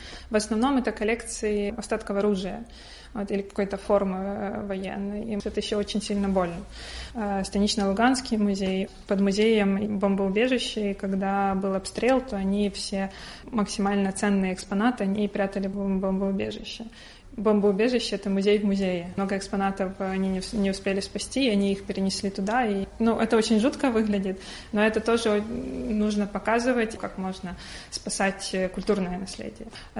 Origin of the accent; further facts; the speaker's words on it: Chernihiv Oblast, Ukraine; у меня история, моя личная история, что я из Черниговской области